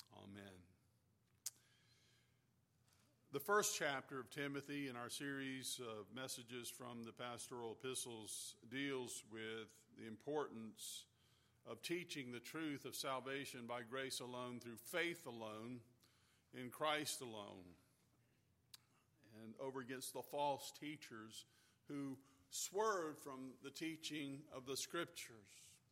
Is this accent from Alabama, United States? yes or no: yes; Fairhope, Alabama, United States; And then preached in the church I grew up in Methodist Church in Fairhope, very large church, very large attendance at all the services.